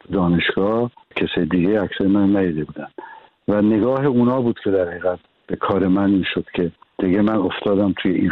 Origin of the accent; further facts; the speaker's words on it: Iran; moved away; بعد از این که از ایران اومدم